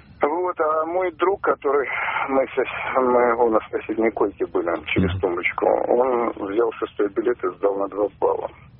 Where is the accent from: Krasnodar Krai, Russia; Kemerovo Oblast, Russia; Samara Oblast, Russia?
Samara Oblast, Russia; Tolyatti; я из Тольятти.